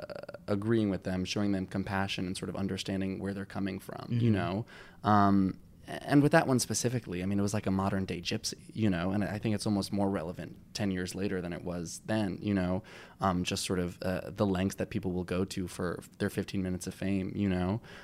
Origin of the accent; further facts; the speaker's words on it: Long Island, New York, United States; I definitely am in the same boat because, you know, I grew up on Long Island, so they're close and they come to see basically everything.